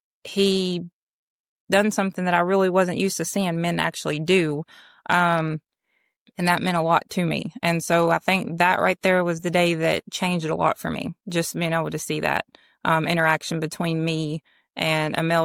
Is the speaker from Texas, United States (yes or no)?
no; Kentucky, United States; I'm from Kentucky. And I'm from the Central Part.